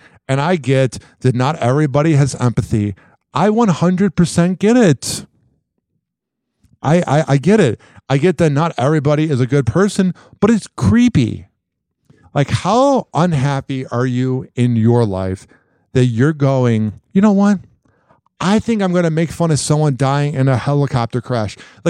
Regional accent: Chicago, Illinois, United States; And I'm from Chicago, so I have some memories, of Kobe Bryant

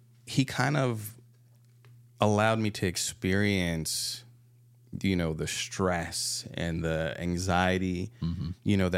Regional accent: Hawaii, United States; Well, you know, growing up in Hawaii, dude, you're always laid back and stuff.

